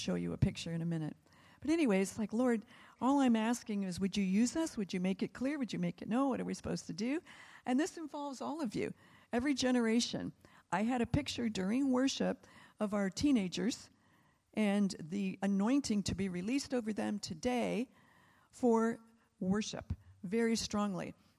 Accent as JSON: {"language": "English", "country": "United States", "said": "Hey, I'm from America."}